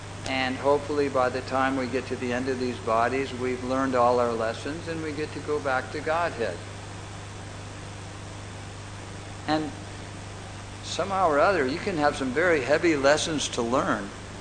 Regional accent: United States; I can say for myself that I came from America. And in America, we are trained that we want to be number one.

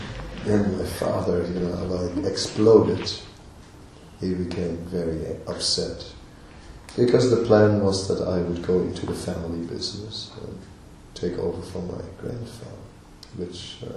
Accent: North Holland, Netherlands; I'm from Holland, and my family were for many generations directors in big multinational companies

